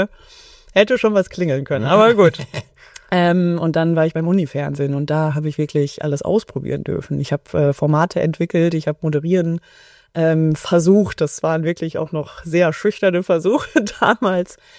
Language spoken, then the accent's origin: German; North Rhine-Westphalia, Germany; Und ich komme aus der Ecke, aus NRW und die nächste große Stadt ist Siegen.